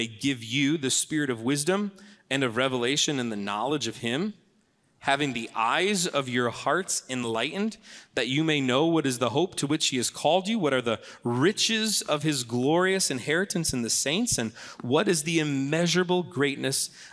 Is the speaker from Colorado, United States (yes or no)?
no; Michigan, United States; moved away as an adult; I grew up in Michigan my entire childhood, and then I left to go to college in Tennessee, and I didn't know a single person in the state.